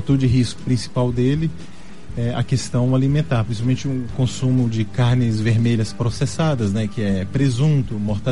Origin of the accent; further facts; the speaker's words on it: Brasília, Federal District, Brazil; moved away as an adult; Eu sou de Brasília, né? Brasília? Morei lá até os 20 anos, mas eu fiz faculdade aqui.